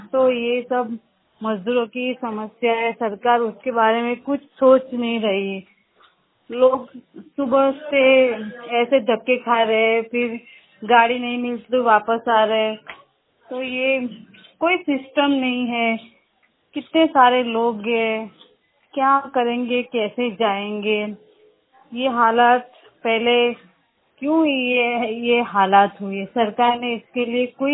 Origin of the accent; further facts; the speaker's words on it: Ahmedabad, Gujarat, India; और मैं अहमदाबाद की रहने वाली हूँ।